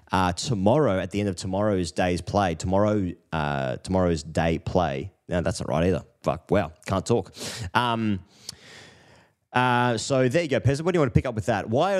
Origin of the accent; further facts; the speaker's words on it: Australia; as an Australian